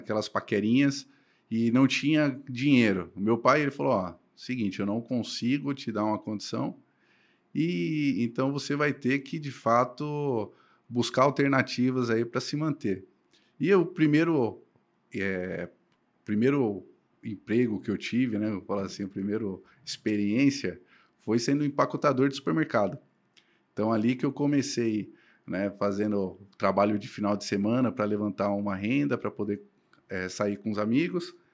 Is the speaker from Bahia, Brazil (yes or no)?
no; Jundiaí, São Paulo, Brazil; now in Cajamar, Brazil; eu sou natural de Jundiaí, né? Mas moro hoje em Cajamar. E meus pais, eles são nordestinos, vieram de Pernambuco para São Paulo